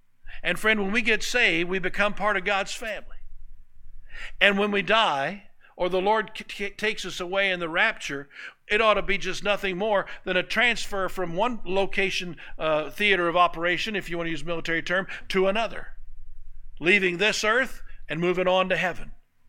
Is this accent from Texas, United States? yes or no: no; Tulsa, Oklahoma, United States; also born or lived in Bartlesville; When I was a boy, I was born in Bartlesville, north of Tulsa. And when I was about 6 years old, my dad worked for City Service Oil Company. My dad got transferred to Tulsa.